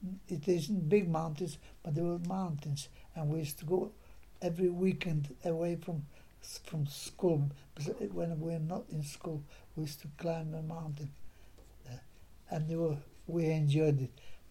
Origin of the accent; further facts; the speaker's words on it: Poland; moved away; And while I was born in Poland, then I was 16 years old when war broke out. When Germany invaded Poland, they closed all schools, and I was in grammar school then.